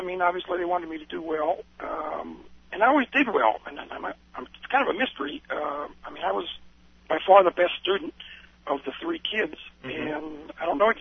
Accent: Effort, Pennsylvania, United States; born there; Okay, well, I was born in Effort, Pennsylvania in 1943. Effort is a small town in Lancaster County, sometimes referred to as the Pennsylvania Dutch Country.

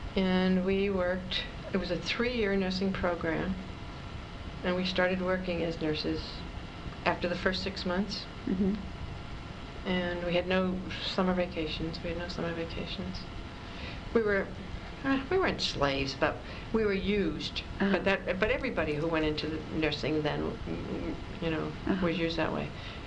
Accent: Eliot, Maine, United States; Okay, I was born and raised in Maine, in Elliott, Maine, which I was born there and raised there and went to school in Portsmouth, New Hampshire, which just happens to be 2 miles across the river.

